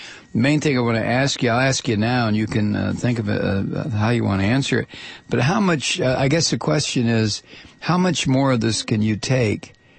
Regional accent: Toledo, Ohio, United States; I grew up in the Detroit area in Toledo, and I spent an awful lot of time there.

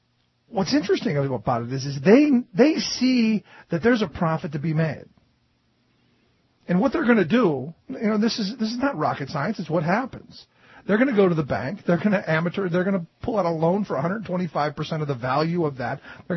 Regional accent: Cleveland, Ohio, United States; I mean, when I grew up in Cleveland, you could buy beer right from the gas station.

